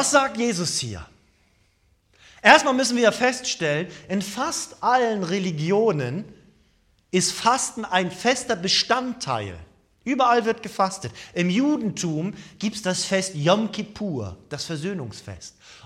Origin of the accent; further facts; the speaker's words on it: Schleswig-Holstein, Germany; Als Kinder haben wir Fasching gefeiert, Karneval gefeiert. Ne? Aber erwachsene Menschen, das ist bei uns in Schleswig-Holstein so ein bisschen anders.